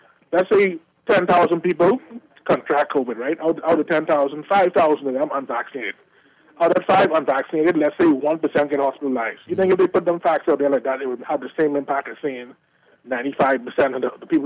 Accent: United States; You just mentioned how Americans, when they're in any situation, I'm American, they got that country backing them, right?

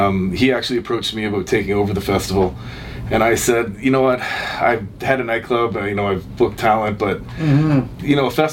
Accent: Nova Scotia, Canada; also born or lived in Toronto / Edmonton; now in Fort McMurray, Canada; I used to live in Edmonton for about 18 years. I'm originally from Nova Scotia. Been kind of all over, born in Toronto.

